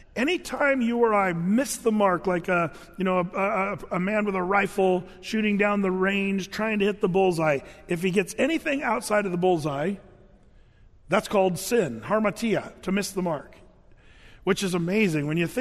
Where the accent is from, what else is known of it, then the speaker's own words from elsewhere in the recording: Oregon, United States; Now, when I was growing up in Southern Oregon